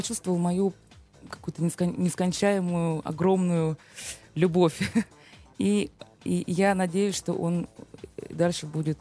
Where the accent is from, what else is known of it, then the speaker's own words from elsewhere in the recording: Tula, Tula Oblast, Russia; now in Moscow, Russia; родилась в Туле, закончила музыкальное училище как дирижер народного хора. Потом я поступила в Москву, переехала в Москву в Институт Ипполитова Иванова, тоже на отделение народный вокал.